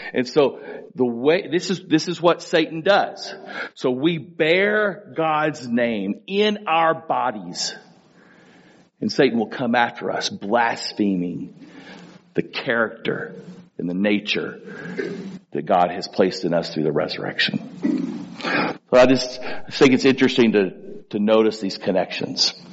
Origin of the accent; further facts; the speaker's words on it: Tulia, Texas, United States; As much as I love my hometown of Tulia, Texas, right?